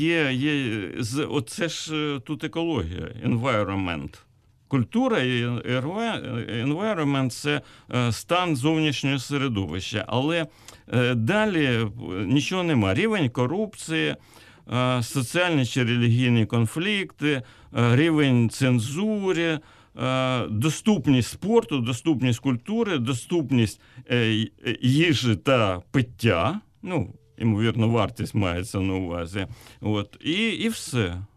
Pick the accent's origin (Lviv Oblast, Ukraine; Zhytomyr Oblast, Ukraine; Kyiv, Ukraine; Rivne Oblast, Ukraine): Kyiv, Ukraine; я це кажу як киянин